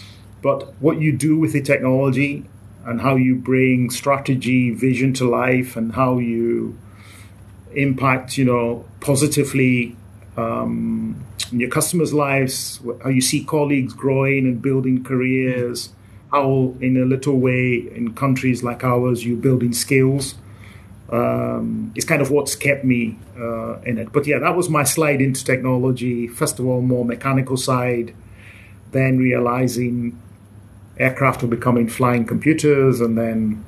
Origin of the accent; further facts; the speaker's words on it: Nigeria; So I grew up in Nigeria. I'm part Scottish, part Nigerian. So I did my primary education in Nigeria.